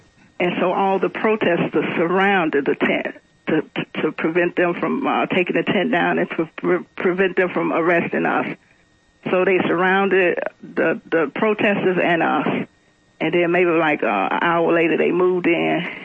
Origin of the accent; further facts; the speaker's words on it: Memphis, Tennessee, United States; because I'm from Memphis, Tennessee, mm-hmm. in the 1960s, she marched with Dr. King.